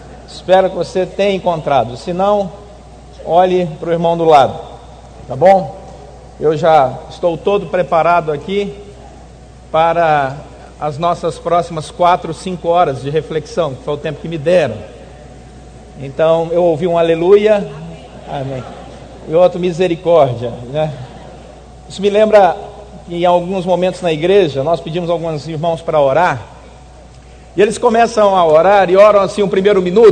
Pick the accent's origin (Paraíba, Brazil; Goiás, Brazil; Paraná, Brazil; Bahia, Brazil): Goiás, Brazil; Anápolis; now in Rio de Janeiro, Brazil; Eu sou goiano, nascido em Anápolis. Essa cidade existe, é em Goiás, mas há 7 anos estou no Rio de Janeiro